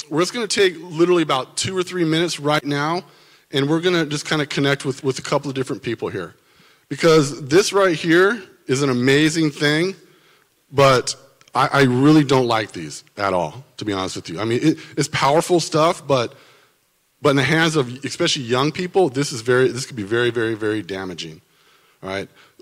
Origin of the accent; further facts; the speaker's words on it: San Diego, California, United States; I live in San, born and raised in San Diego. I love it here